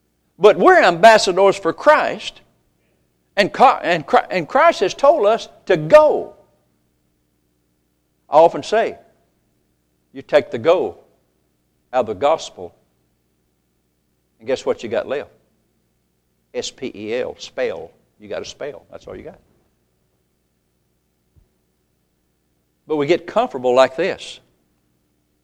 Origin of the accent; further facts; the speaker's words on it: Possum Grape, United States; also born or lived in Coffeeville; I grew up in Possum Grape and Coffeeville. That's my hometown.